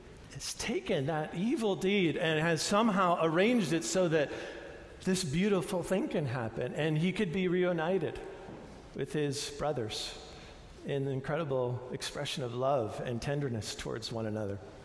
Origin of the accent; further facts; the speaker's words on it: New York, United States; I think I was around 12 years old and growing up in New York